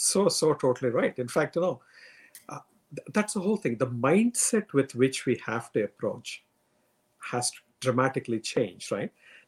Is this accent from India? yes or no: yes; India; When I grew up in India